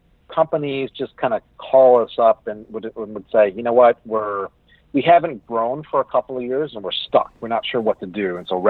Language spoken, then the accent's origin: English; Hawaii, United States; So I was born and raised in Hawaii. Immigrant parents from Korea.